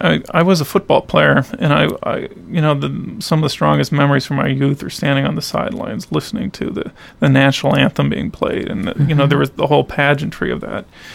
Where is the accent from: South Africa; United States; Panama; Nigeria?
Panama; Panama Canal Zone; I grew up in the Panama Canal Zone where my grandfather and father worked for the Panama Canal Company.